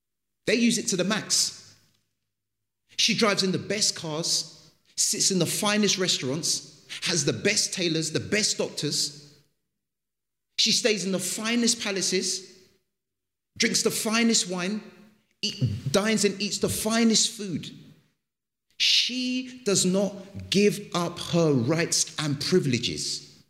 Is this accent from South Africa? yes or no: no; Ghana; I'm from Africa, Ghana, West Africa. And the country I'm in, my goodness, titles mean everything.